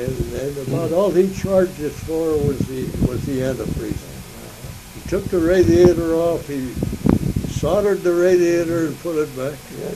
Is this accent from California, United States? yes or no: yes; Reedley, California, United States; We come from Reedley, California. That's a very famous place for raisins. The raisin capital of the world.